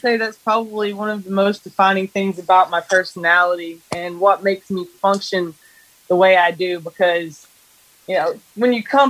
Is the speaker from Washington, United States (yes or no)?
no; Sipsey, Alabama, United States; I grew up in a tiny little town in Alabama called Sipsey.